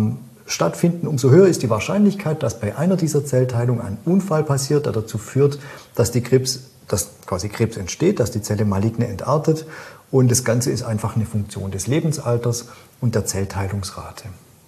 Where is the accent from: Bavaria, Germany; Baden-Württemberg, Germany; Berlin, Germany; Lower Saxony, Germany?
Baden-Württemberg, Germany; accent: Swabian; ich bin ja Schwabe, wie man mir gut anmerkt.